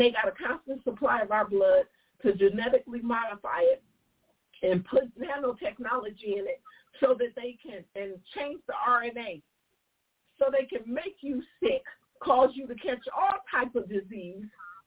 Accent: Detroit, Michigan, United States; And I'm from Detroit. So don't act like you don't know that I know what I'm talking about.

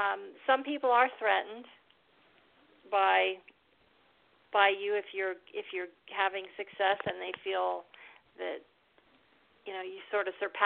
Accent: Conshohocken, Pennsylvania, United States; So I came back home and I wound up writing 10 songs about growing up in Conshohocken

